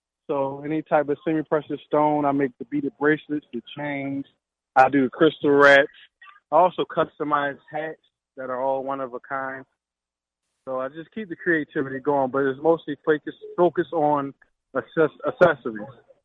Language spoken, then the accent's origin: English; Philadelphia, Pennsylvania, United States; Okay, well, born and raised in Philadelphia.